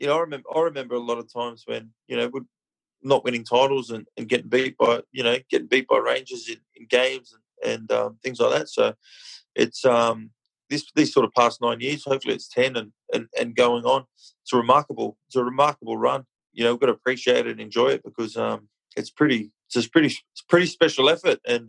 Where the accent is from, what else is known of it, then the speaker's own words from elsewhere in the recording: Australia; people like me, myself, who are Australians, sort of growing up in Australia, obviously got, you know, Scottish background and whatnot